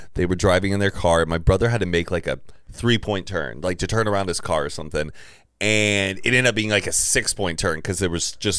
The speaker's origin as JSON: {"language": "English", "town": "Dallas", "region": "Texas", "country": "United States", "also_born_or_lived": "Austin"}